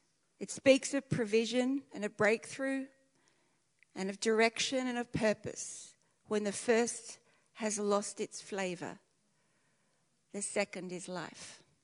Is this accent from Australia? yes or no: yes; Australia; I am Australian. There's the elephant in the room done. And we are taught as Australians that we always have to win at everything.